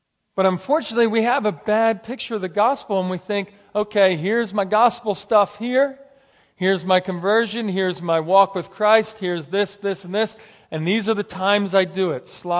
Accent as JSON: {"language": "English", "region": "Northeast", "country": "United States", "tie": "born or raised there", "said": "And growing up in the Northeast, that's not always the case."}